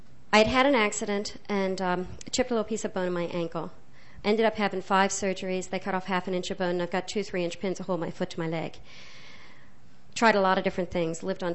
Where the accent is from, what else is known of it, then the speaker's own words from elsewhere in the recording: Virginia, United States; I come from Virginia.